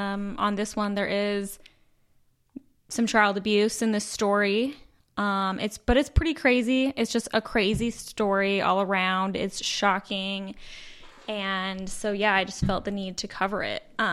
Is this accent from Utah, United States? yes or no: yes; Utah, United States; I think maybe it's just on my side of TikTok because we're from Utah, and so is this girl